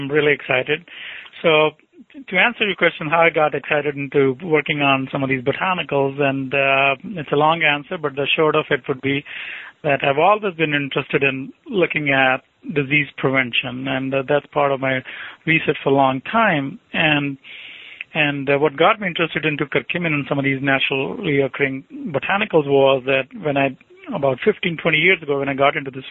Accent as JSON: {"language": "English", "country": "India", "second_language": "English", "lives_now": "United States", "said": "My roots are originally, I'm from India"}